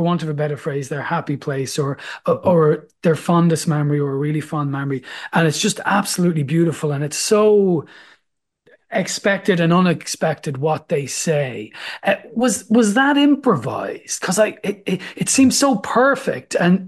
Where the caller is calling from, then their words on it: Ireland; I am talking to you from Ireland and I'm Irish